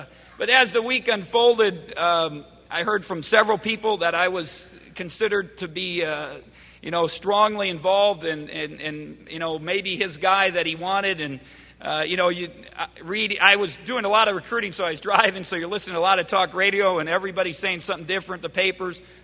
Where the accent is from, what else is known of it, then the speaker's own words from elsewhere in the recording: Milwaukee, Wisconsin, United States; Well, I grew up in Milwaukee, and as a kid, you watch Badger games